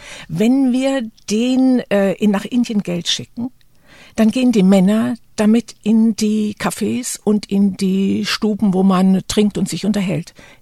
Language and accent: German; Tübingen, Baden-Württemberg, Germany; wir sind dann Anfang 2000 wieder zurück nach Tübingen, wo ich aufgewachsen bin